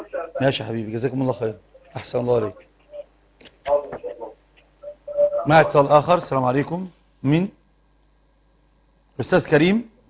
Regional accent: Alexandria, Alexandria Governorate, Egypt; انا من الاسكندرية لكن اصلي صعيدي من سوهاج واتشرف بذلك.

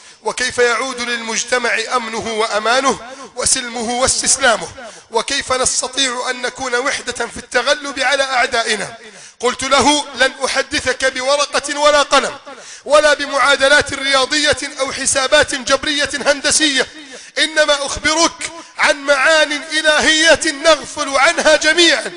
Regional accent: Egypt

